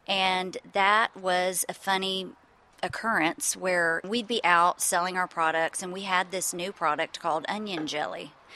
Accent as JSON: {"language": "English", "town": "Houston", "region": "Texas", "country": "United States", "tie": "born or raised there", "said": "No, I was born and raised in Houston. And Case and I met at Texas A&M."}